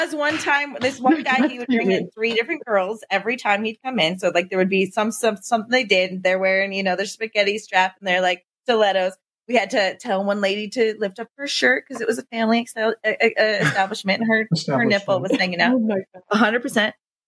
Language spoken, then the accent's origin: English; Chatsworth, California, United States; also born or lived in Granada Hills; I was born in the Valley. I was born in Granada Hills. We spent like my first couple years there. And then we moved to Chatsworth